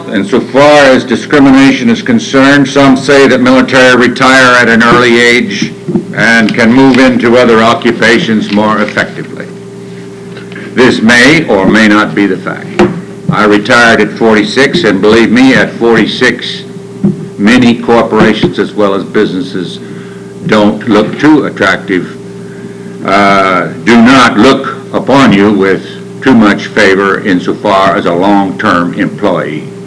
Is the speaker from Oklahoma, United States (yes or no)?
no; Albany, Oregon, United States; from Albany, Oregon.